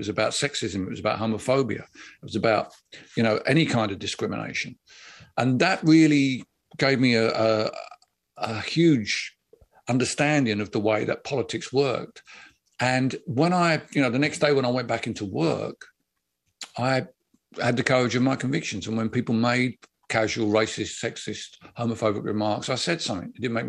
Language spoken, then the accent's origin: English; London, United Kingdom; growing up in London in the 70s, I was well aware of racism.